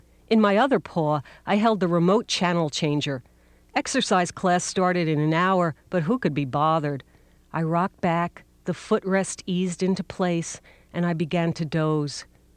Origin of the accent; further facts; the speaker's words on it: Queens, New York, United States; My best friend, Mary Ellen, and I grew up together in Queens, New York.